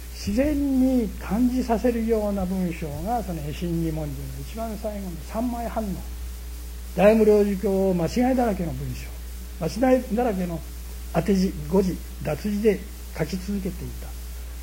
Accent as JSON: {"language": "Japanese", "region": "Tohoku", "country": "Japan", "lives_now": "Kyoto, Japan", "said": "私は妻は東北の出身なんです。私も東北の出身でありますが、"}